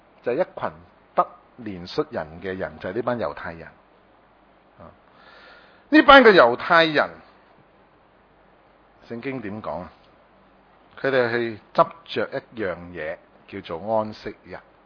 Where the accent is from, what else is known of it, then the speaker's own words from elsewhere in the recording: Hong Kong; 这个广东话呢，我们香港人作的呢就是这样来的。